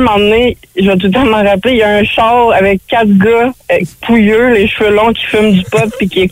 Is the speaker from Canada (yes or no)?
yes; Quebec, Canada; nous, on vient de la petite nation, là, on vient pas de Gatineau, Ottawa.